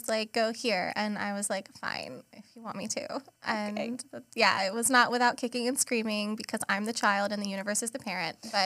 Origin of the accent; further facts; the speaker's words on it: Wilmington, North Carolina, United States; I am born and raised in Wilmington.